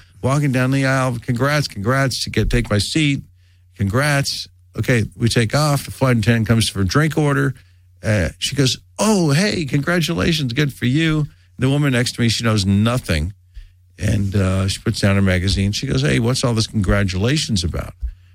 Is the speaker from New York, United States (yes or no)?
yes; New York, United States; born or raised there; also born or lived in Montreal, Canada